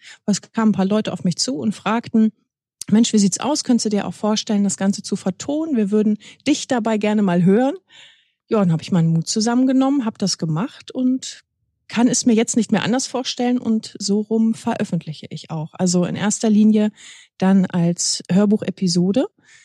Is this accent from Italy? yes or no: no; Lower Saxony, Germany; Ich komme aus der Nähe von Hildesheim und schreibe seit circa 2 Jahren ganz intensiv.